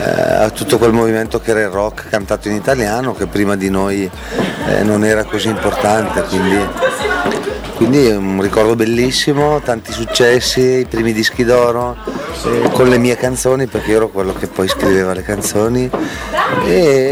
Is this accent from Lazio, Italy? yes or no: no; Brescia, Lombardy, Italy; poi io abito qua vicino, sono bresciano.